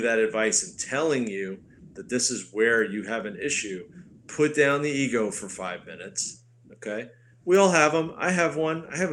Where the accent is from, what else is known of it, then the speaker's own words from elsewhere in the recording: New York, United States; I'm from the New York area.